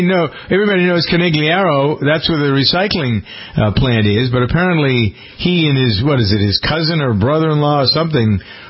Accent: Framingham, Massachusetts, United States; Actually, the story starts in my hometown of Framingham, Massachusetts, with a compounding pharmacy.

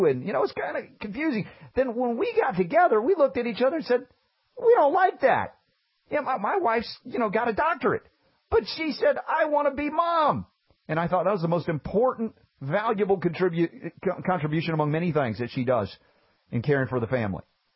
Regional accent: United States; And it's always been, you know, the difficulty growing up in America in the time of women's liberation.

